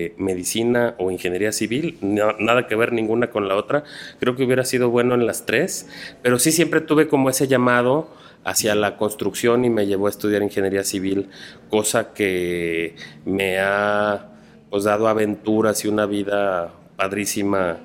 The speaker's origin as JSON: {"language": "Spanish", "town": "Guadalajara", "region": "Jalisco", "country": "Mexico", "said": "Pero yo soy un tapatío de una familia unida"}